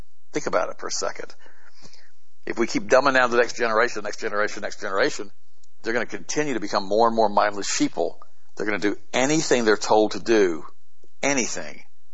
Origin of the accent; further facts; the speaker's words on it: Canada; Because I'm not German, I'm Canadian.